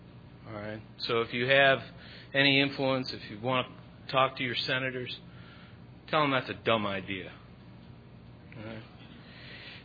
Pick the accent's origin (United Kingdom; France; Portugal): United Kingdom; England; now in United States; Incidentally, I'm an English immigrant.